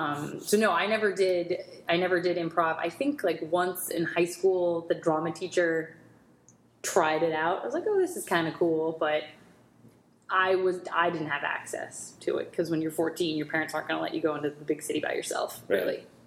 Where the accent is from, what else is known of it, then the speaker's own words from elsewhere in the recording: Illinois, United States; moved away as an adult; So I grew up outside of Chicago, Northwest suburbs, Midwest, came out here for school and I went to Emerson College